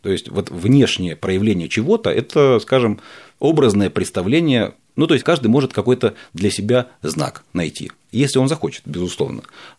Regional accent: Crimea, Ukraine; поскольку я из Крыма

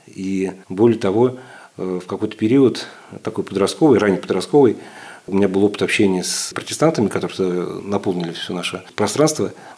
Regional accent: Moscow, Russia; born there; Ну, я не был воцерковленным и не был православным. Хотя был крещен в детстве, я родился на Красной Пресне и был крещен также на Красной Пресне в храме Иоанна Предтечи.

